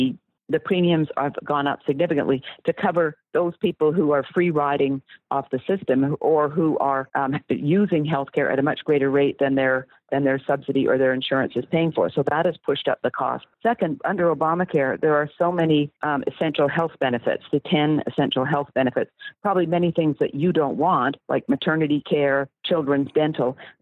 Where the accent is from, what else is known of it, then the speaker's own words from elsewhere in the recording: Canada; because I'm Canadian. I grew up under single payer healthcare where no private insurance is allowed.